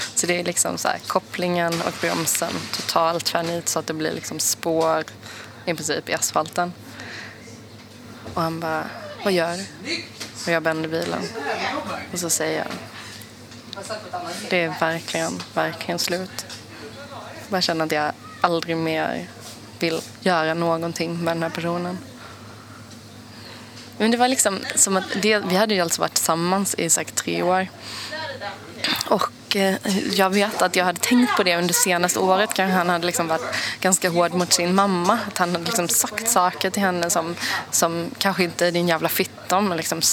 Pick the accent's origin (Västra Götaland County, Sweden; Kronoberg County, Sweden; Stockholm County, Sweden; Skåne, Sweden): Kronoberg County, Sweden; Växjö; Jag kommer ju från Växjö då. Det är ju en stad där man gärna vill ha körkort.